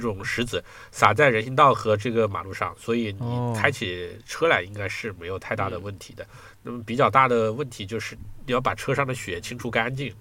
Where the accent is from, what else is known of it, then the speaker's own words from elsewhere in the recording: Hunan, China; moved away as an adult; also born or lived in Beijing / Shanghai / Guangzhou / Changchun; now in Germany; 其实我在中国 很多地方都长期待过哈，比如说我们家是湖南的，所以那我在湖南长期生活过，后来我又在北京、上海、广州都长期生活过，而且我在长春也长期生活过，